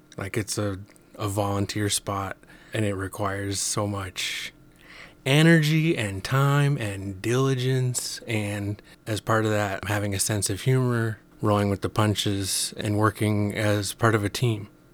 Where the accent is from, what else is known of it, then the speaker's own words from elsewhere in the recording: Bellingham, Washington, United States; also born or lived in Anchorage; I have plenty of Tlingit names, but I was born in Anchorage and grew up mostly in Bellingham.